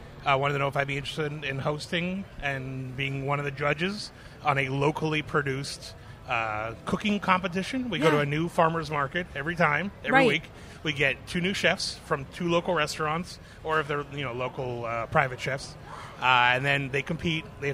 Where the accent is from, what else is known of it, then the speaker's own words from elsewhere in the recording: Pittsburgh, Pennsylvania, United States; I was born and raised in Pittsburgh.